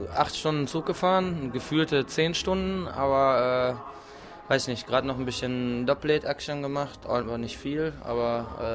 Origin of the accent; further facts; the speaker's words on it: Bielefeld, North Rhine-Westphalia, Germany; Und da, wo ich herkomme aus Bielefeld, da ist so, ja, kommt es einem vor, als wenn es 364 Tage im Jahr regnen würde.